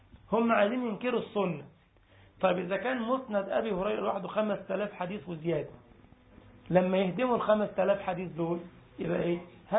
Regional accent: Egypt; زي ما قلت لك، اخ عندنا في مصر بيحكي قصه والله حقيقيه

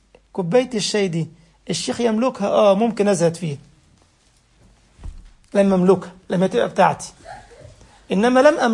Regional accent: Egypt; فالمهم انا راجع في ميناء السويس عندنا في مصر

